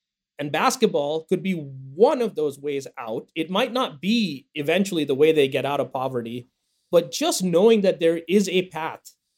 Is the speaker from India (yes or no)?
yes; India; when growing up in India